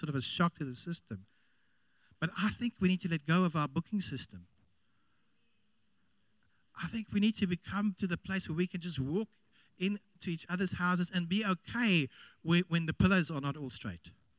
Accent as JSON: {"language": "English", "town": "Randburg", "region": "Gauteng", "country": "South Africa", "tie": "born or raised there", "said": "You know, I grew up in Randburg, and in Randburg, it worked like this in the entire neighborhood."}